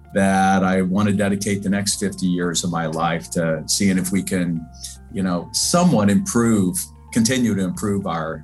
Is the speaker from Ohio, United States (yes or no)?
no; Colorado, United States; And Colorado, my home state, last January, because it really is inequitable, costs more than lifetime in jail.